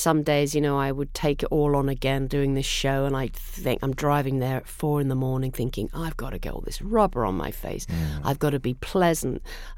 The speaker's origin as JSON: {"language": "English", "region": "England", "country": "United Kingdom", "lives_now": "United States", "said": "because I became an American. I lived in America so long. I'm English person."}